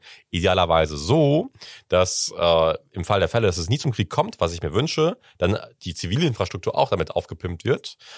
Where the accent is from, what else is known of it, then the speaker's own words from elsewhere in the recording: Bremerhaven, Bremen, Germany; Ich bin ja aus Bremerhaven